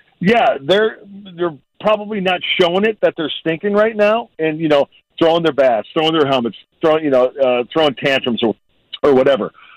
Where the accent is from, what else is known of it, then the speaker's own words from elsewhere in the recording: Joliet, Illinois, United States; I don't want to bore you guys too much, but I grew up in Joliet, Illinois